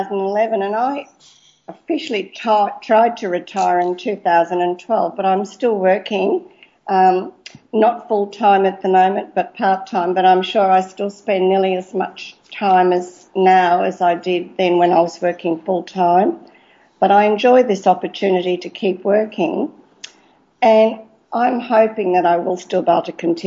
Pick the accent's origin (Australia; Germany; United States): Australia; Ipswich, Queensland; born there; Well, I was born in Ipswich, and that's where I met and married my husband.